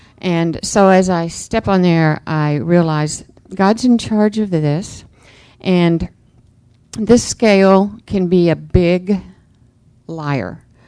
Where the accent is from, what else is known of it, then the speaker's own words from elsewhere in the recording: Oklahoma, United States; from Oklahoma.